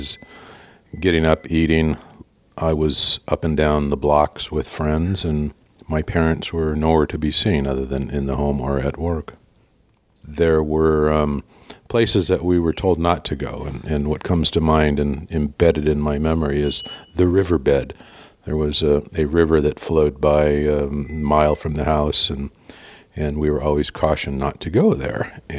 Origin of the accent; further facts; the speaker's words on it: California, United States; I grew up in California. My friends, when I was young, all lived on the same block or an adjacent block.